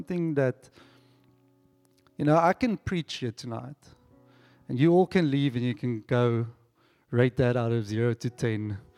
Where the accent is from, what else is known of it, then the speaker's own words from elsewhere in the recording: Mossel Bay, Western Cape, South Africa; now in Stellenbosch, South Africa; We come from Mossel Bay. We've recently moved down here.